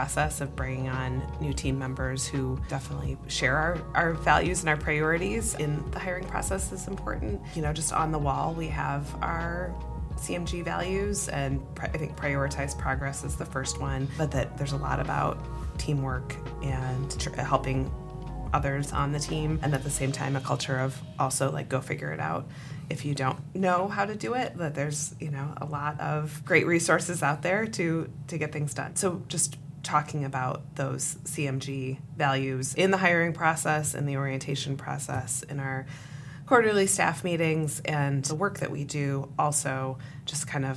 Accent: Flint, Michigan, United States; Yeah, I think like growing up in Flint, the culture of Flint is that you grow up and get a job

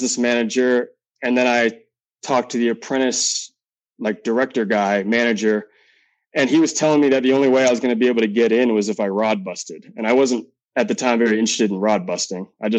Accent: Augusta, Maine, United States; also born or lived in Brunswick; I grew up in Augusta, and then I ended up moving to Brunswick, and Brunswick is on the coast.

